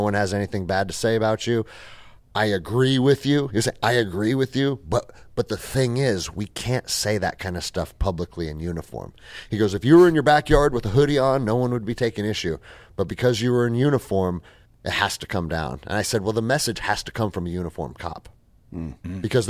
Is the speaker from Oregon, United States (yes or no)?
no; Seattle, Washington, United States; I mean, I grew up in Seattle. I was a little skater kid at 13 years old